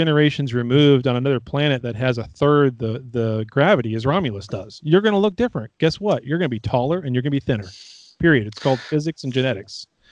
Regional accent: United Kingdom; And I'm British, technically.

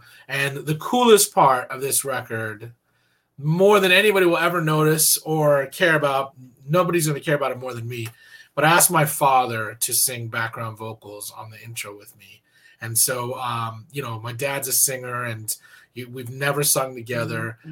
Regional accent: India; you know, I come from India.

